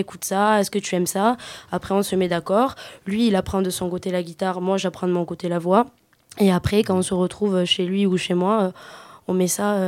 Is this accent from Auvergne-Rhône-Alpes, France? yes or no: no; Le Barcarès, Occitanie, France; je suis de Barcarès